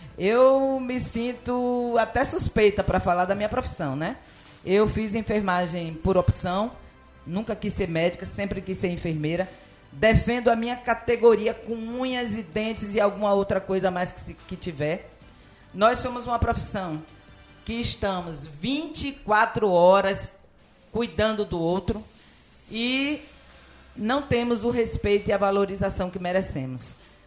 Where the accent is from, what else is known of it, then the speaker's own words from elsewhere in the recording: Ilhéus, Bahia, Brazil; filha de Ilhéus, amo Ilhéus, nasci aqui em Ilhéus, cresci aqui